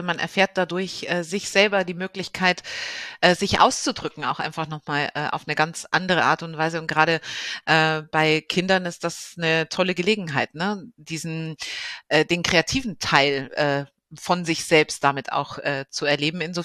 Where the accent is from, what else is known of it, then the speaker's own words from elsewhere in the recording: Bavaria, Germany; born there; ich bin gebürtige Bayerin und jetzt im Rheinland zu Hause und ganz glückliche Bewohnerin des schönsten Bindestrichlands der Republik.